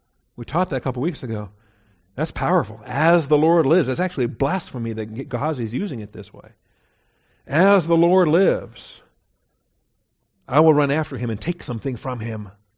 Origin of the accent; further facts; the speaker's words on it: Washington, United States; I grew up in Washington State. I'll show you some real mountains.